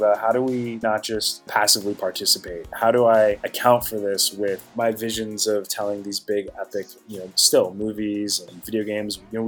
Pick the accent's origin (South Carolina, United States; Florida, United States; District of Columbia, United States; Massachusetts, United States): District of Columbia, United States; Washington; also born or lived in California; I was born there initially. Kind of a long story. My childhood, I grew up kind of bi-coastal. I was raised on the East Coast in Washington, D.C., but I got to spend my summers out in California, Southern California.